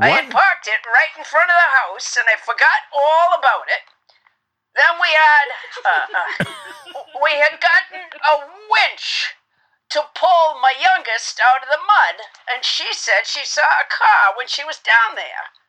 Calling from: Maine, United States; That's correct. I am from Maine.

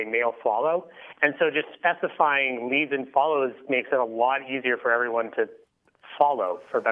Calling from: Burlington, Vermont, United States; I'm calling from Burlington, Vermont.

